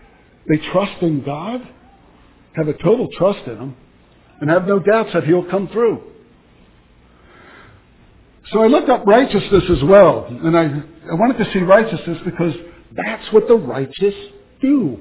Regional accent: Philadelphia, Pennsylvania, United States; also born or lived in Montana; I was raised in Philadelphia. And I just love, that's why I spent 20 years up in Montana and 10 down here in Iowa.

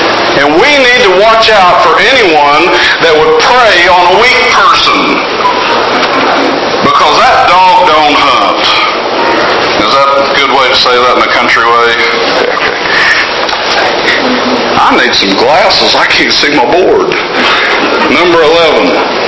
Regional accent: Oklahoma, United States; Now, most of us country folk, people, you know, we grew, you know, I grew up in Oklahoma.

